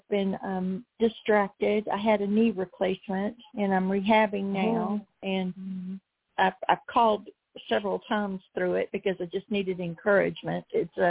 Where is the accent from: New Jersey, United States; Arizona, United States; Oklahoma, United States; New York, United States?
Oklahoma, United States; I'm from Oklahoma.